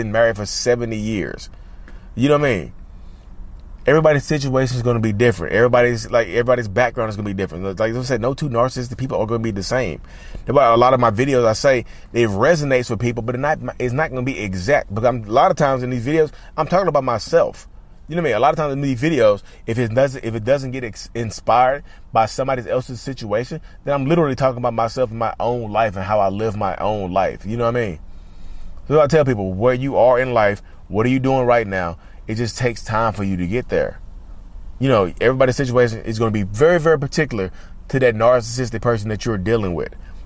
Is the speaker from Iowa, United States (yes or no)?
no; North Carolina, United States; in-person meetup coming in North Carolina, my home state.